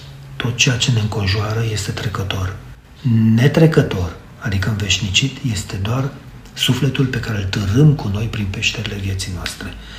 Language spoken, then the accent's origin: Romanian; Mangalia, Constanța County, Romania; eu am copilărit în Mangalia